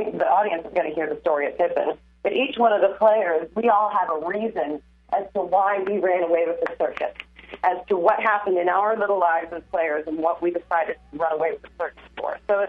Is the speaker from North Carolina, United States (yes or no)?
no; Overland Park, Kansas, United States; Grew up in Overland Park. Went to St. Thomas Aquinas High School.